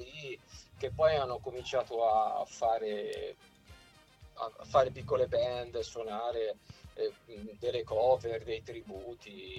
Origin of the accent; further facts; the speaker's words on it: Portoferraio, Tuscany, Italy; io sono nato a Portoferraio. Non ti dico la data perché mi sembra il caso, però io sono nato a Portoferraio, sono proprio nativo di Portoferraio.